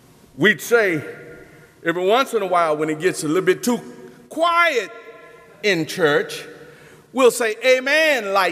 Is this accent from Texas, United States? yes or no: yes; Dallas, Texas, United States; born there; I never wanted to pastor in Dallas, Texas. I was born in Parkland Hospital. I went to school, Wilma Hutchins High School.